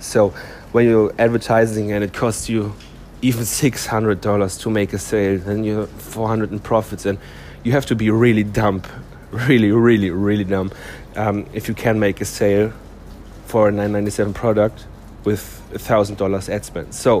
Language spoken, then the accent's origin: English; Germany; English is a second language; because I'm my home country is Germany